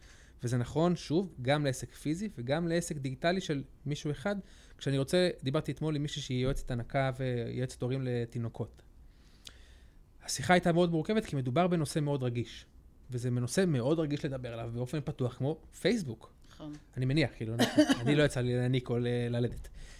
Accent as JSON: {"language": "Hebrew", "region": "Southern District", "country": "Israel", "said": "נכון. במקור אני מעוטף עזה"}